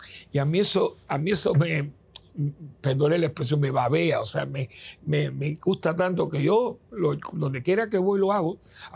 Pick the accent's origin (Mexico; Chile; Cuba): Cuba; born there; yo no nací en Puerto Rico, yo nací en Cuba.